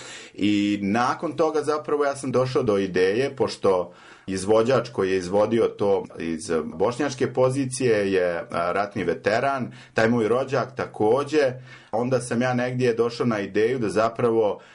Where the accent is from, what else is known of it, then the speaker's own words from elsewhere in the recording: Osječani, Republika Srpska, Bosnia & Herzegovina; ja sam išao u jedno selo pored Oboja gdje sam odrastao, u Osječane